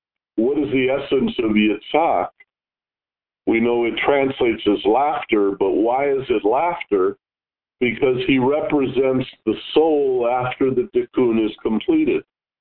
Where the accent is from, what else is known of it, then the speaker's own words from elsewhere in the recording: Los Angeles, California, United States; I would answer from Los Angeles